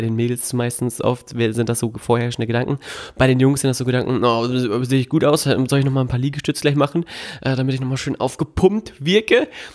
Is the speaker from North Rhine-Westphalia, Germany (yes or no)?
no; Melle, Lower Saxony, Germany; Meine Heimatstadt Melle, da wo ich herkomme, da wo meine Eltern auch leben, hat mir nicht gereicht.